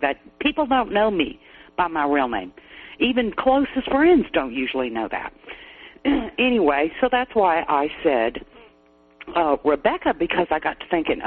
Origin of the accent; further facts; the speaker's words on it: Kansas, United States; from Kansas, you know.